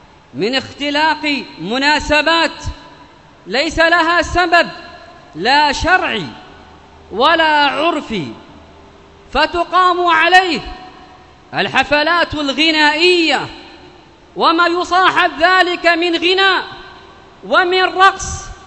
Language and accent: Arabic; Yemen; بلادنا اليمن